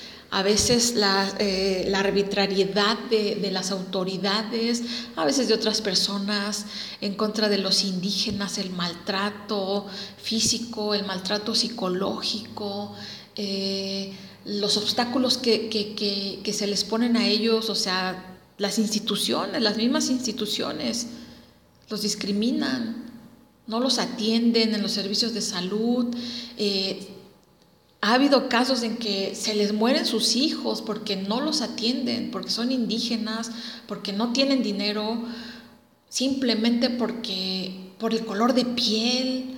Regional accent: Mexico; como mexicanos no podemos cerrar los ojos

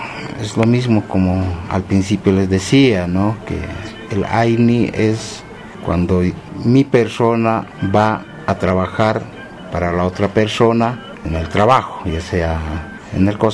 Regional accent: Chulumani, La Paz, Bolivia; Yo soy de los Yungas, soy de la localidad de Chilumani

